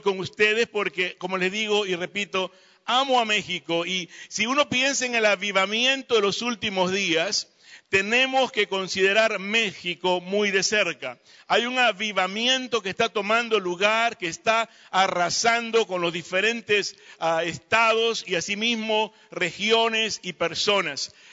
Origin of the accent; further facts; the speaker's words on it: Peru; soy del Perú y quiero que me digan cuándo fue la última vez que un peruano visitó Cuernavaca